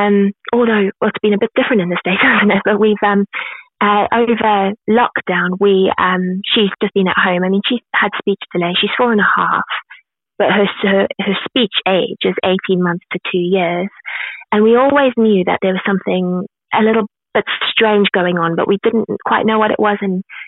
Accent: Zimbabwe; I think my accent goes even a bit stranger because I grew up in Zimbabwe.

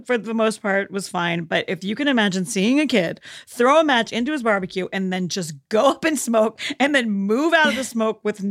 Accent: Chicago, Illinois, United States; I'm from Chicago

